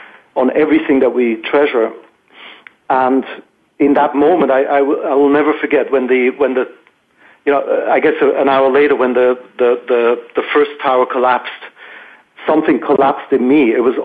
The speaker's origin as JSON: {"language": "English", "country": "Switzerland", "tie": "born or raised there", "said": "I was brought up secular in Switzerland, but I am Jewish. My mother is Jewish."}